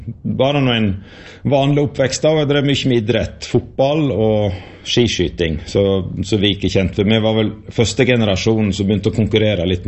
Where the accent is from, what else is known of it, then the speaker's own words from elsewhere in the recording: Vik, Vestland, Norway; jeg vokste opp på Hønsi, ja. det er eneste plassen i verden det normalt heter Hønsi, det er i Vik og på Grendi Hønsi